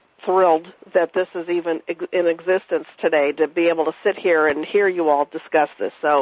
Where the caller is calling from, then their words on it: Columbus, Ohio, United States; I'm calling from Columbus, Ohio